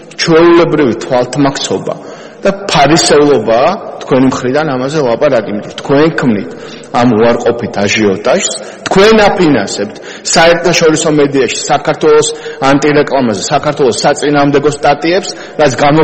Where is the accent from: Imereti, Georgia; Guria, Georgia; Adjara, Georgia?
Guria, Georgia; Ozurgeti; ჩემი ქალაქის, ჩემი მშობლიური ქალაქის მაგალითზე ვიტყვი, ოზურგეთის.